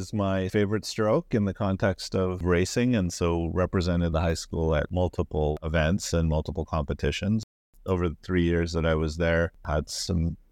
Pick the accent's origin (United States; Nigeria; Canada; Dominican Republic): Canada; certainly interesting growing up in Canada with my father.